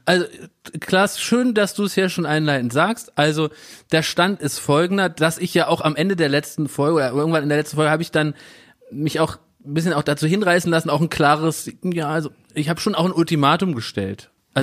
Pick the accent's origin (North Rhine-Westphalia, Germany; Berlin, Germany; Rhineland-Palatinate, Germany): Berlin, Germany; born there; als geborener Berliner